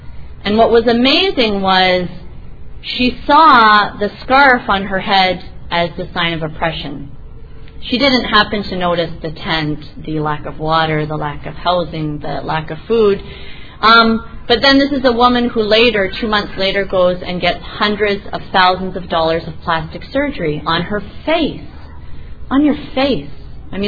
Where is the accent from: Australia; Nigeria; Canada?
Canada; now in United States; I'm coming from America, and even though I'm Canadian, I've lived in the United States for so long